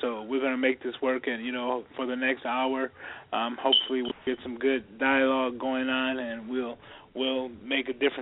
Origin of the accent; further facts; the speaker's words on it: Milwaukee, Wisconsin, United States; born there; also born or lived in Los Angeles / Chicago / Atlanta; I'm from Milwaukee, Wisconsin, by birth. Lived in a couple of other places through my story and my struggle, L.A., you know, been to Chicago, been to Atlanta